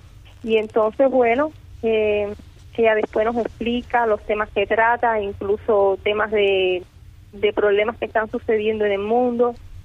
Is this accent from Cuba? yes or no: yes; San Antonio de los Baños, Artemisa, Cuba; yo soy de San Antonio de los Baños, al igual que mi esposo, vivimos juntos, Misael Aguilar Hernández